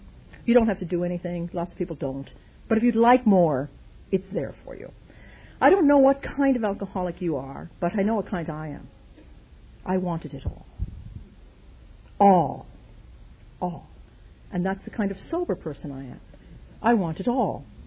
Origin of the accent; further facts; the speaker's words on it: Ireland; You know, I grew up in Ireland with the nuns.